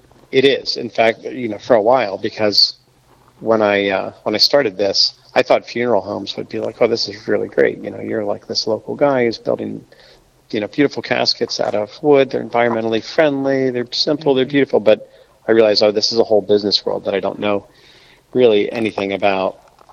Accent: Pennsylvania, United States; since I grew up in Pennsylvania, my wife Kelly and I had talked about maybe coming back to the East Coast sometime.

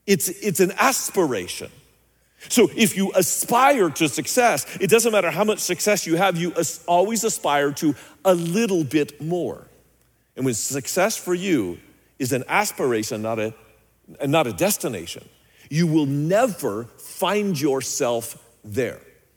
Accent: Phoenix, Arizona, United States; I'm from Phoenix. I'm coming here to escape.

